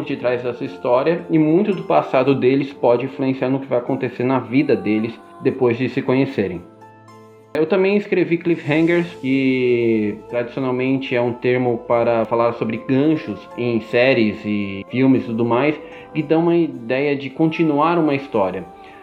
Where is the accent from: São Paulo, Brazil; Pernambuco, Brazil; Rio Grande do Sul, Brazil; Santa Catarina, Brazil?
São Paulo, Brazil; Santa Isabel; Sou de Santo Isabel, São Paulo. Tenho 33 anos atualmente.